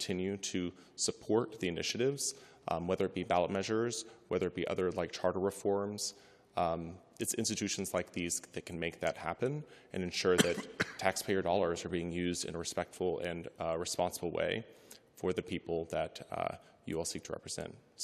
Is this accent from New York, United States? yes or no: no; Tulsa, Oklahoma, United States; I grew up in Tulsa, Oklahoma, and as a young gay kid there, I got very involved in local politics.